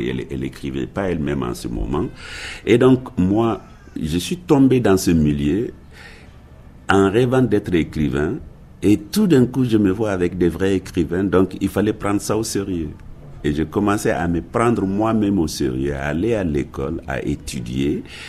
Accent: Mali; accent: Guinean Mandinka; also born or lived in Guinea; quand moi, je suis retourné au Mali, par exemple, d'abord, mon accent, j'ai parlé le Mandinka de la Guinée. Et au Mali, tout de suite, on se trouve dans le Bambara.

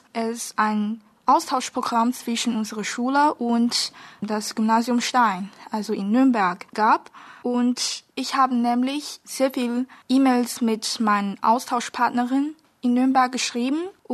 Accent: China; German is a second language; ich komme aus China. Ich bin 1996 geboren.

